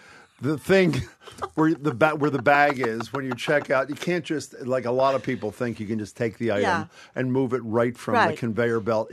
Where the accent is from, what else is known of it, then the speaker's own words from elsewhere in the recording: Philadelphia, Pennsylvania, United States; It's ending a block from where I grew up in Center City, the Art